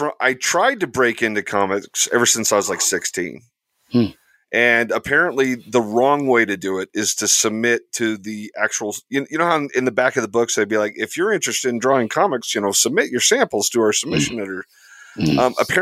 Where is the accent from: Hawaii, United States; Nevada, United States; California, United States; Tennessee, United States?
Nevada, United States; Las Vegas; But, I grew up in Las Vegas, and you know, tourism is 100% the economy in Las Vegas.